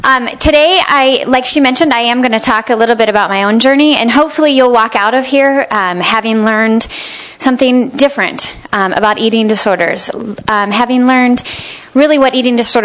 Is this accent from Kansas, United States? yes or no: yes; Kansas, United States; So I grew up in Kansas, and most of my early childhood was fun and exciting until my first tornado hit.